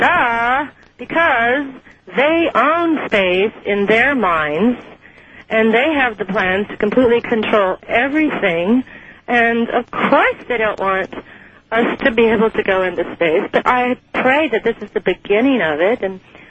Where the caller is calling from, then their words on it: Santa Cruz, California, United States; I'm calling from Santa Cruz, California.